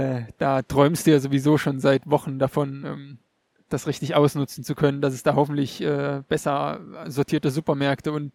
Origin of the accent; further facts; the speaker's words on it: Steinen, Baden-Württemberg, Germany; Auch hier von Steinen, ne, meinem Heimatort aus, kann man im Prinzip die Alpen sehen.